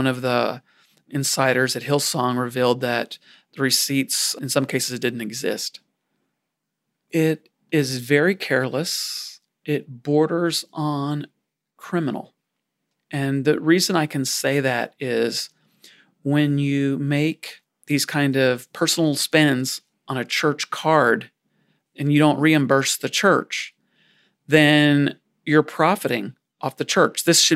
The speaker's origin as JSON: {"language": "English", "region": "Louisiana", "country": "United States", "tie": "born or raised there", "said": "I grew up in South Louisiana, and my dad was a minister."}